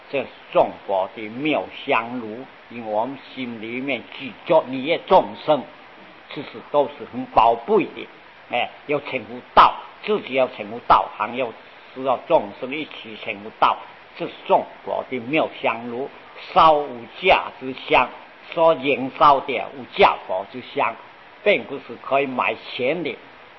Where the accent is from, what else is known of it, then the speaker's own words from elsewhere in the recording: China; 我们中国人啊都喜欢一直晒他和菩萨的圣号